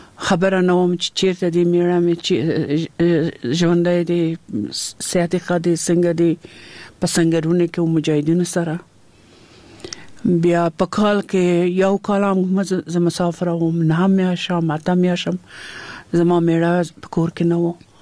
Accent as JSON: {"language": "Pashto", "region": "Kabul", "country": "Afghanistan", "tie": "born or raised there", "said": "زه د کابل یم او په کابل ښار کې پیدا شوم او دم دلته په کابل کې ما سبق ویل ده."}